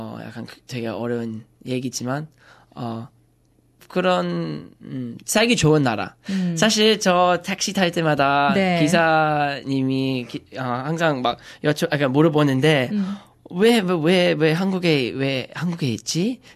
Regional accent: Brisbane, Queensland, Australia; 왜냐하면 전 약간 그냥 브리즈번 사람인데

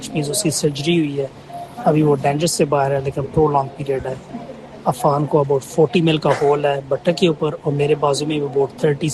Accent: Perth, Western Australia, Australia; میں پرتھ کا رہنے والا ہوں۔

